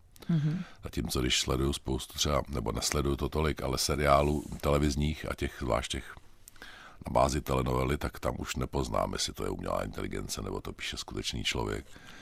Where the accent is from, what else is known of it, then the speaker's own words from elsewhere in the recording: East Bohemia, Czechia; born there; se odehrává ve východních Čechách.